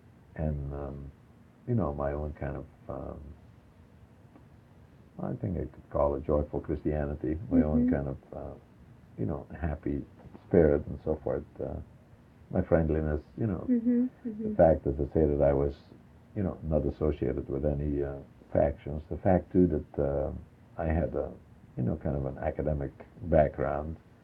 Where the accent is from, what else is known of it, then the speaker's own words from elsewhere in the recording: Alaska, United States; That is to say, I came from Alaska.